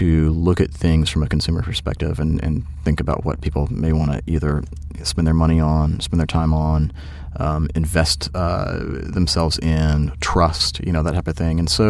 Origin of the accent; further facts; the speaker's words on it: Georgia, United States; I'm from Georgia, yeah.